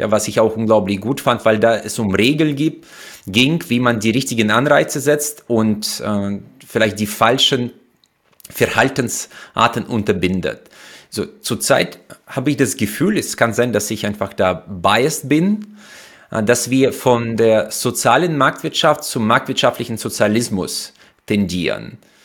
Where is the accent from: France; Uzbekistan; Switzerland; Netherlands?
Uzbekistan; now in Germany; ich bin ja in, glaube ich, 24 Jahre in Deutschland. Ich bin in Usbekistan groß geworden, das heißt, ich wollte unbedingt aus Sozialismus weg.